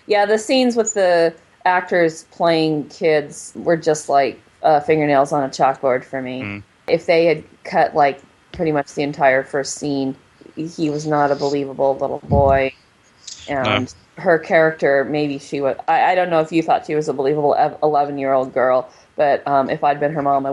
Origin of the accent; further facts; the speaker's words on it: United States; And, you know, I grew up pretty poor in America